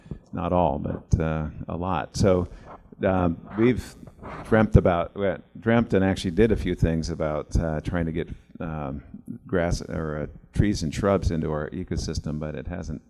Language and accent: English; West Coast, United States; I grew up on the West Coast. What do I know?